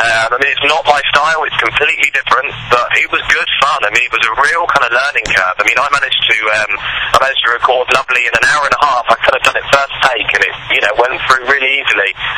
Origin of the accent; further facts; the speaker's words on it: United Kingdom; accent: British; I don't know if it's my sound's different because of my British accent